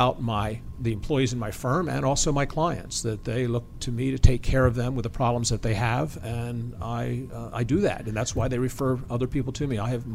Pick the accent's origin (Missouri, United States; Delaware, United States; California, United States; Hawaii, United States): Delaware, United States; Seaford; From Seaford, Delaware, a small town in lower Delaware.